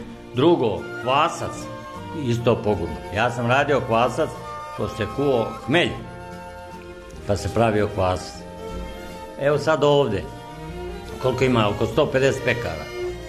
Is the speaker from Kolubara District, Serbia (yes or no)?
no; Bačka Palanka, Vojvodina, Serbia; Pokajao sam što sam došao iz Bačke Palanke.